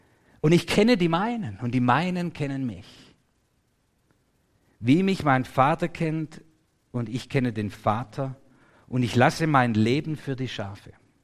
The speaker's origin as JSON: {"language": "German", "region": "Baden-Württemberg", "country": "Germany", "tie": "born or raised there", "said": "Und wir sind ja im Schwabenland groß geworden."}